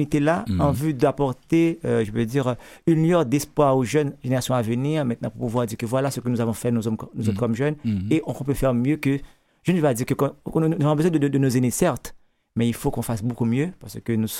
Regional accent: Haiti; comme vous le savez, que nous sommes venus d'Afrique, des Haïtiens

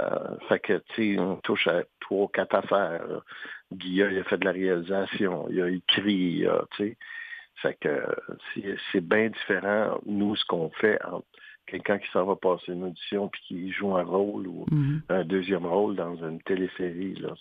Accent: Montreal, Quebec, Canada; moi, je viens de Rosemont

